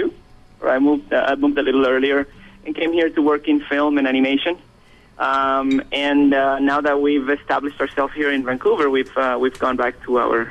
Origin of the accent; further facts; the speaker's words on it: Caracas, Capital District, Venezuela; English is a second language; now in Malaysia; Yeah, we're both from Caracas. We were both born there, and then we moved to Malaysia.